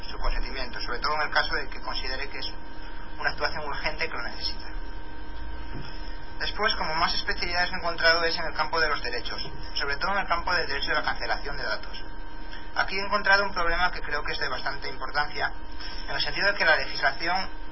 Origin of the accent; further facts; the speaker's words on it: Valencian Community, Spain; todos los que nos somos de Valencia.